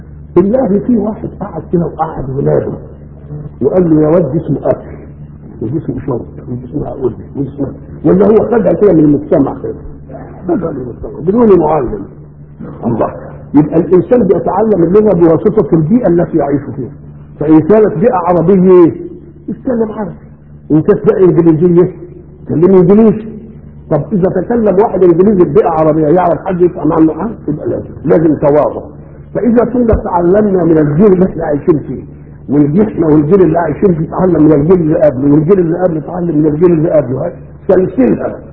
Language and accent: Arabic; Egypt; accent: Egyptian; ولذلك احنا لما نروح بلاد ان كلمناهم بلهجتنا المصريه ما يفهموش ولا كلمه.